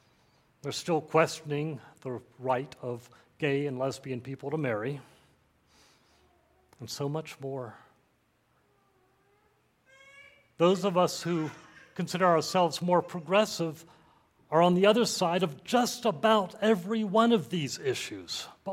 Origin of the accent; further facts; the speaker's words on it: Tallahassee, Florida, United States; moved away as an adult; Shortly after I moved to North Carolina from my hometown of Tallahassee, Florida, back in the mid-1980s